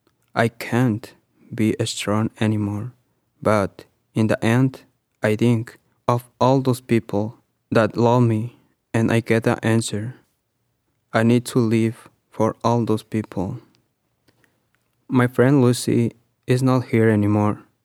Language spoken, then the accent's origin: English; Mexico; I am from Mexico.